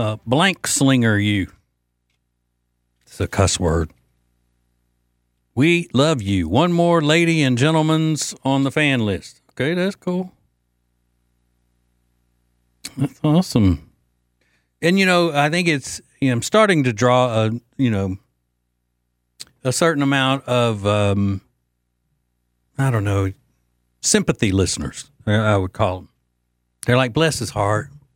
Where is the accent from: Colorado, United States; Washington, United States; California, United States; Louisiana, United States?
Louisiana, United States; And then somebody here from my home state of Louisiana that always is insulting me says